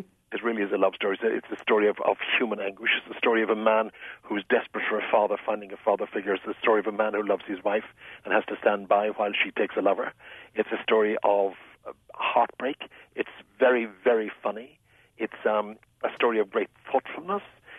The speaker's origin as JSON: {"language": "English", "country": "Ireland", "tie": "born or raised there", "lives_now": "United States", "said": "You know, in Ireland, when I grew up in Ireland"}